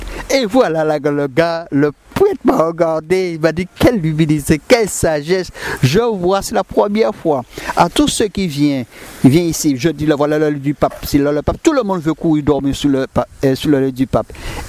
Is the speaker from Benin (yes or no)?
no; Martinique; je viens de la Martinique